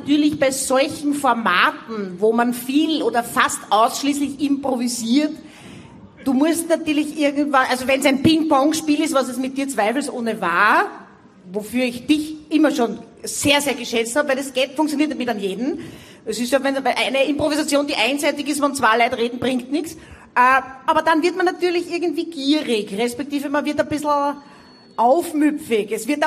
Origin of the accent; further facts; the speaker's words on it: Thessaloniki, Central Macedonia, Greece; Ein paar Jahre meiner Kindheit war man in Thessaloniki aus dem schlichten Grund, weil mein Vater Lehrer war.